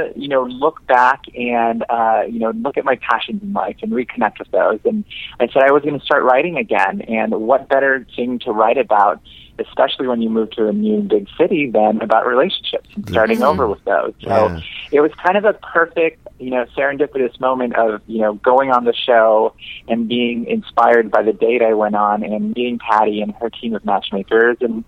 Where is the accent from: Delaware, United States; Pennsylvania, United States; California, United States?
California, United States; Los Angeles; I sure am. I'm an Angeleno calling from West Hollywood.